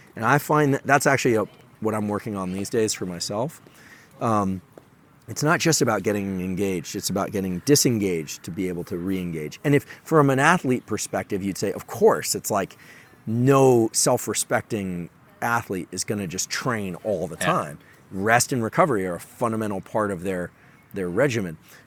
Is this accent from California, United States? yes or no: yes; Palo Alto, California, United States; Like, I'm from Silicon Valley, born and raised in Palo Alto, and was there, first Apple store on University Avenue.